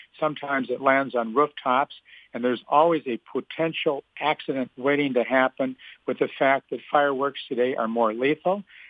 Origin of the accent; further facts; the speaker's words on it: United States; So I'm very happy with our country, and I'm proud that I'm American.